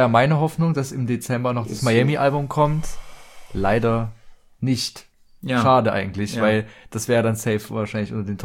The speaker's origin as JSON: {"language": "German", "town": "Dresden", "region": "Saxony", "country": "Germany", "said": "was wir noch als Dresdner auch erwähnen müssen"}